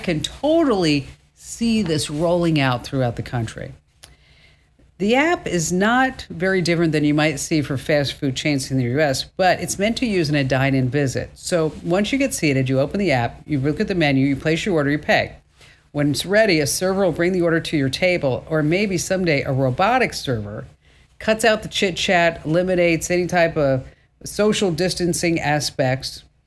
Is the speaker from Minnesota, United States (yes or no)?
no; New Jersey, United States; I'm from New Jersey, spent a lot of time in New York.